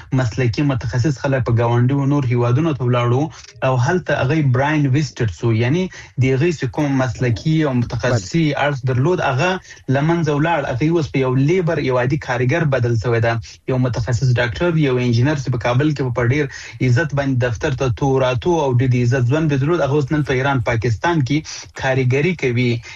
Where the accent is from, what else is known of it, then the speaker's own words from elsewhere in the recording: Afghanistan; زه د افغانستان د یو بچی په صفت باندې د دې وطن د یوزوی په صفت